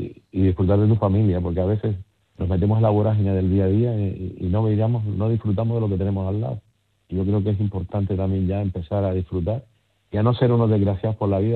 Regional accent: Canary Islands, Spain; yo canario, soy canario hasta la médula, me encanta mi tierra, todas las islas, pero mi segunda patria es Galicia.

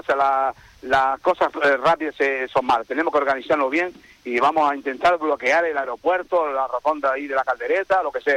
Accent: Canary Islands, Spain; Nosotros somos canarios o no somos canarios.

